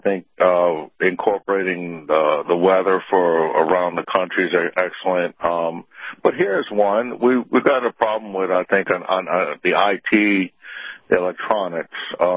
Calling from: New Orleans, Louisiana, United States; Officially in St. Bernard Parish, but only town is here, Captain.

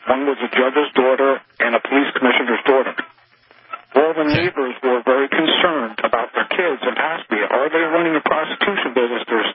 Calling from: Trenton, New Jersey, United States; I'm calling from Trenton, New Jersey.

